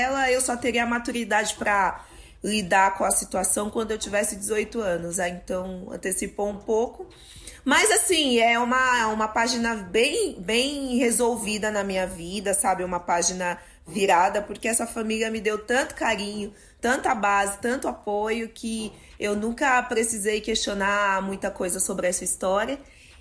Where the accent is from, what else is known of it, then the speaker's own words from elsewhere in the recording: São Paulo, Brazil; eu sou da quebrada da Zona Norte, bairro do Limão, né? Onde eu passei grande parte, 32 anos da minha vida. E agora, atualmente, tô morando em Pirituba, que é praticamente ao lado, né? 10 minutinhos de casa.